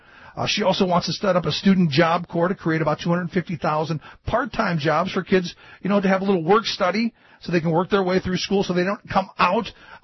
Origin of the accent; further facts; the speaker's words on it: Cleveland, Ohio, United States; You know, I grew up in Cleveland, home of the Clean Air and Water Act, especially the water side of it.